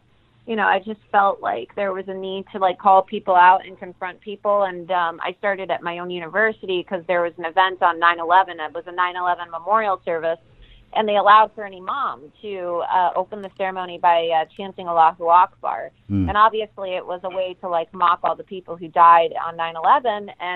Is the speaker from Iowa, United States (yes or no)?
no; Tucson, Arizona, United States; I'm from Tucson, but I went to boarding school, so I was pretty independent.